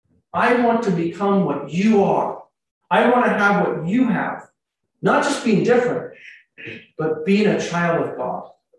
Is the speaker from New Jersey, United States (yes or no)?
no; California, United States; I grew up in California, and so I didn't know a lot of the family members there, lots of cousins and uncles and aunts.